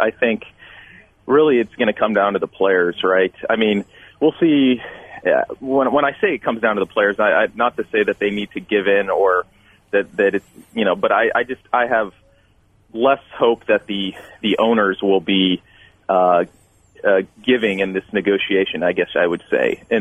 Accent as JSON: {"language": "English", "town": "Kansas City", "country": "United States", "said": "And I said, \"Yeah, I'm from Kansas City.\""}